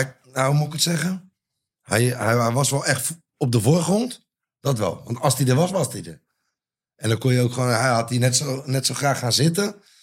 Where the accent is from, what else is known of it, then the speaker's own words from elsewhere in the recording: Rotterdam, South Holland, Netherlands; Ik ben opgegroeid als Feyenoorder. Omdat ik uit Rotterdam kom.